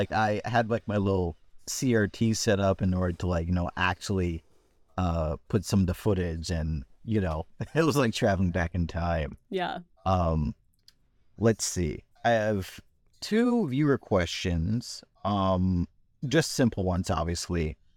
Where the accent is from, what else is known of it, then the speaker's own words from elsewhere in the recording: New York, United States; Like, I'm biased because I'm a New Yorker, but...